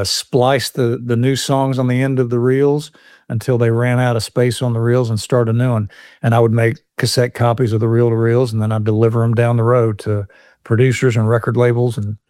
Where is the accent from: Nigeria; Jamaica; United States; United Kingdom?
United States; Nashville, Tennessee; but we moved to town when I was 6 years old. So I grew up here in Nashville around songwriters.